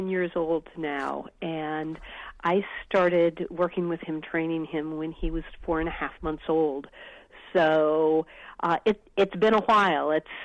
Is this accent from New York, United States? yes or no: no; Corvallis, Oregon, United States; also born or lived in Northern California; I spent my childhood in Corvallis and then was in Eugene for a number of years and in Portland